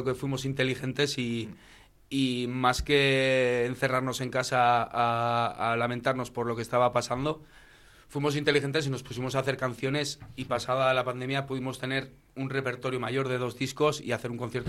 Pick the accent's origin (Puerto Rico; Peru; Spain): Spain; Pamplona, Navarre; Nosotros, por ejemplo, somos de Pamplona, y Pamplona es un público más tímido.